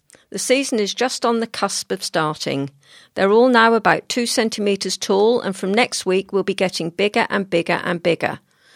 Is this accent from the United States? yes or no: no; Hellesdon, East of England, United Kingdom; And I was like, "I'm a boy from Helsden. This is so exciting."